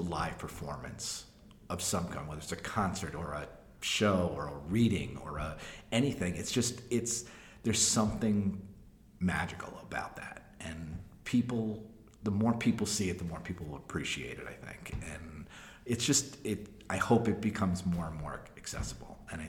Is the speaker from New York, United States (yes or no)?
yes; New York, United States; I grew up outside of New York. My parents took me to Broadway shows